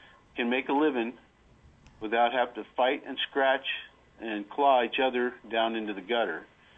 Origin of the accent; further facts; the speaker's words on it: Fairbanks, Alaska, United States; I'm from Fairbanks here